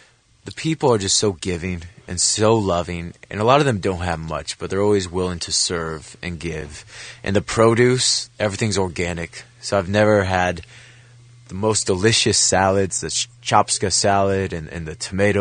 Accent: Arizona, United States; also born or lived in Midwest; I love giving hugs. I grew up in the Midwest and then Arizona

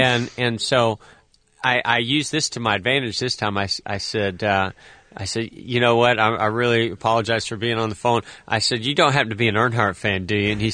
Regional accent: Vallejo, California, United States; Although, where I grew up in Vallejo, California, there were no other racers in my town.

